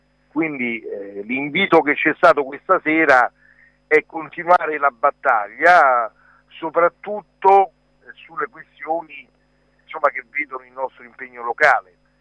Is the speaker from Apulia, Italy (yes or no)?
no; Piedmont, Italy; Siamo tutti della Val di Susa